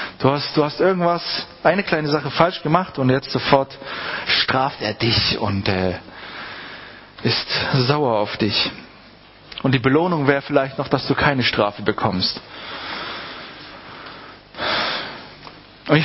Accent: Baden-Württemberg, Germany; Ich bin aus dem Schwarzwald eben.

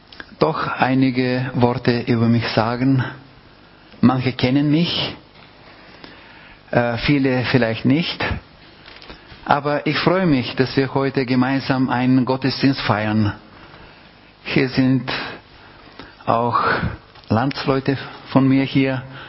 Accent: Bulgaria; Wir kommen ursprünglich aus Bulgarien. Ich bin in der Adventgemeinde aufgewachsen

